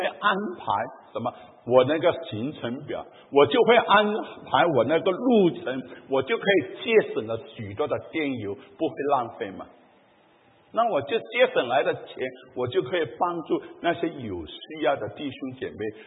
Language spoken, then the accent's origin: Chinese; China; 我们中国人常常说桥船到桥头自然直